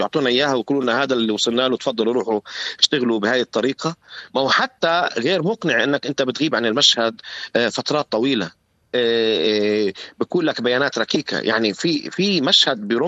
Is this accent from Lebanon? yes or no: no; Palestine; اللي وقعت فيها وقعنا فيها كفلسطينيين في أوسلو